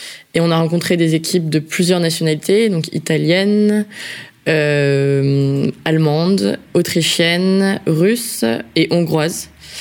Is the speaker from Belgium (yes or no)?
no; Paris, Île-de-France, France; also born or lived in Berlin; J'ai 26 ans. Je suis française. Je suis née à Paris. Ma mère est allemande, mais mon père est français. Donc j'ai grandi à Paris, j'ai fait mes études à Paris aussi, et en partie en Allemagne, à Berlin.